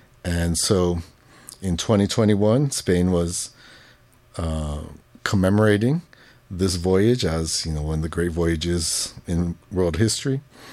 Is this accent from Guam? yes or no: yes; Guam; I was born and raised on Guam, and Guam is one island in the Marianas archipelago, is what we're called, and the whole archipelago is a homeland of the indigenous Chamorro people.